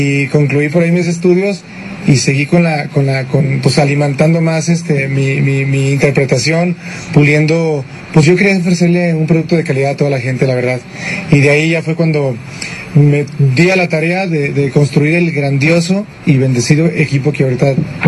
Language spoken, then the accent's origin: Spanish; Querétaro, Mexico; born there; also born or lived in Aguascalientes; yo nací en la ciudad de Querétaro y después me fui a la ciudad de Aguascalientes, ahí me registraron. Soy hijo de militares, mi papá es militar y mi mamá también, los dos ya están retirados, pero son militares.